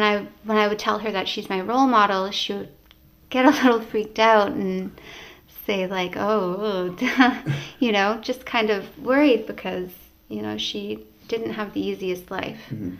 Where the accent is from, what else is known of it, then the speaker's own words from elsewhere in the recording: Happy Valley-Goose Bay, Newfoundland and Labrador, Canada; We grew up in Happy Valley Goose Bay, okay, in Labrador. But my family, my mother's family, comes from Hopedale. And my dad's family comes from Davis Inlet. We spent most of our summers in Hopedale